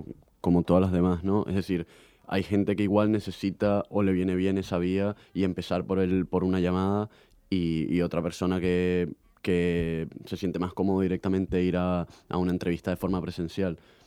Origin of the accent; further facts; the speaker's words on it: Venezuela; yo soy de Venezuela y no sé si en Venezuela hay